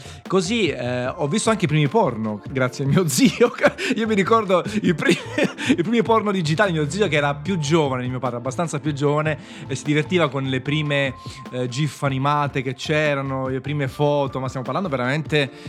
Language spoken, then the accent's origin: Italian; Naples, Campania, Italy; visto che sono napoletano, un po' questo è un cliché proprio, è un luogo comune